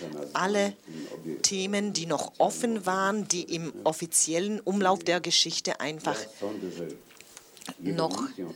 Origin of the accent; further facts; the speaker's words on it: Poland; Ich bin aufgewachsen in Zeiten, als Polen Teil des Sowjetblocks war.